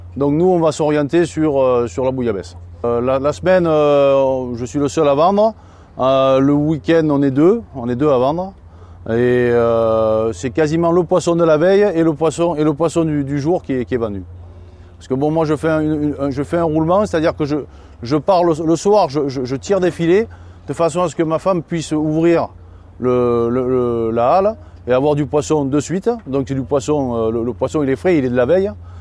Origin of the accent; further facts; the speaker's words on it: Saint-Mandrier-sur-Mer, Provence-Alpes-Côte d'Azur, France; Je suis patron pêcheur à Presqu'île de Saint-Mandrier depuis 2003. Je suis natif de la Presqu'île.